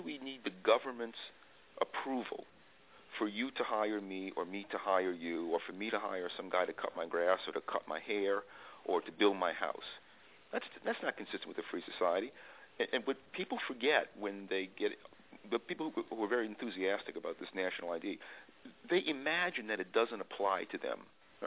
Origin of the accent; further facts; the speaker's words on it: Louisiana, United States; moved away as an adult; now in Virginia, United States; I was born and raised in Louisiana. Now I live in Virginia, where I've lived for most of my adult life. I'm an immigrant from Louisiana to Virginia.